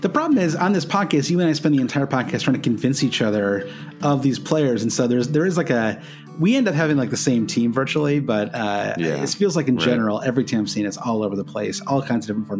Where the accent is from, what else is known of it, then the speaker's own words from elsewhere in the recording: United States; You know, I'm actually taking Friday off because I'm, you know, as an American, I would actually miss this match.